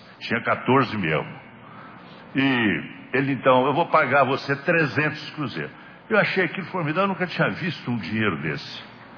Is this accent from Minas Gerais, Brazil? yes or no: yes; Rosário da Limeira, Minas Gerais, Brazil; also born or lived in Itamuri; eu nasci em Itamuri, esse distrito é Rosário da Limeira. Pois bem, e eu saí de Itamuri para Rosário da Limeira com 3 meses.